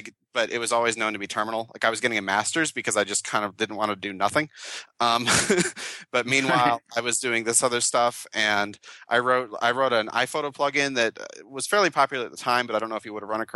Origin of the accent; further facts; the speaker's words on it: Binghamton, New York, United States; because I'm from upstate New York. I'm from Binghamton.